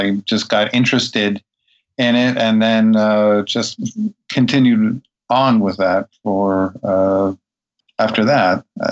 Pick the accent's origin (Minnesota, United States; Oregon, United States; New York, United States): New York, United States; Manhattan; born there; now in Brooklyn, United States; I live in Brooklyn, but in New York City, I should say. I was born in the way upper west side of Manhattan.